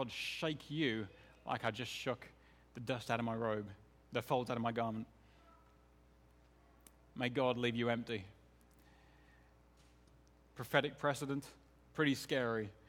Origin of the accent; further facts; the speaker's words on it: Ireland; being an Irish kid brought up in a place where the Irish were the poor guys and the regular English were pretty vociferous.